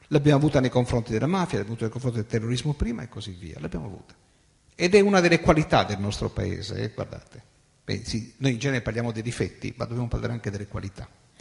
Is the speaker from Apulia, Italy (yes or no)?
yes; Apulia, Italy; now in Turin, Italy; Io sono meridionale pugliese, non sono siciliano, tutti sono perfetti, ma vivo da moltissimi anni a Torino